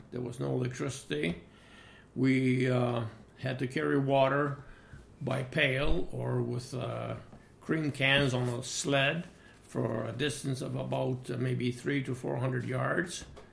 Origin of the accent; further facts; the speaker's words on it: Prosperity, Alberta, Canada; born there; I was born in Prosperity, Alberta, on July 1, 1934. So this makes my age at the present time at 82.